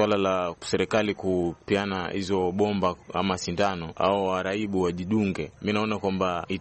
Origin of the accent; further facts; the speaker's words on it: Coast, Kenya; natokea pwani ya Kenya.